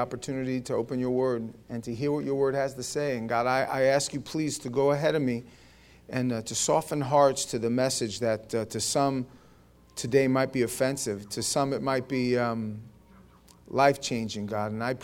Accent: Howard Beach, New York, United States; When I was in my teens, we had a few miles away on Queens Boulevard, in Ozone Park. I grew up in Howard Beach. There was a gym.

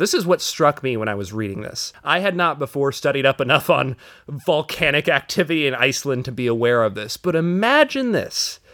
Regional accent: California, United States; I grew up in Southern California.

